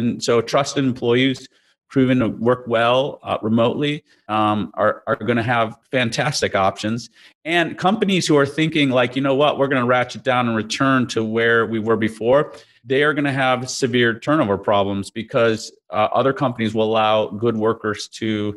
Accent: Chicago, Illinois, United States; I grew up in Chicago in the Midwest, and we had tornado drills all the time.

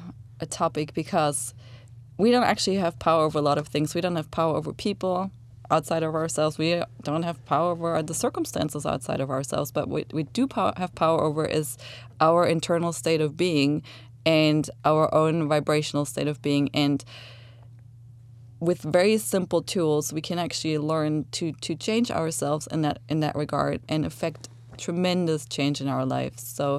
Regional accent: Germany; now in United States; I'm from Germany and my dream was to live in America

